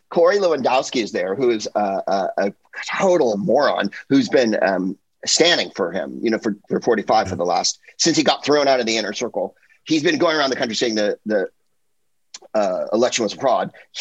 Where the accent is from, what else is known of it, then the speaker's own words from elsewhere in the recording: San Francisco, California, United States; And I'm from the Bay Area, right? You know, I'm from San Francisco, so I'm already poisoned.